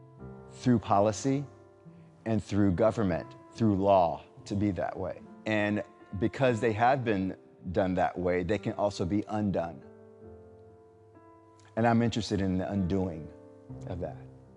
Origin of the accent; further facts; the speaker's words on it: Columbia, South Carolina, United States; now in Los Angeles, United States; I'm from Columbia, South Carolina, and I live here in Los Angeles, California. I've been here for 18 years now.